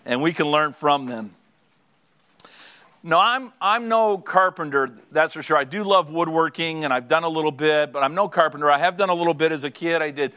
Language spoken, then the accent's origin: English; Canada; I'm obviously from Canada.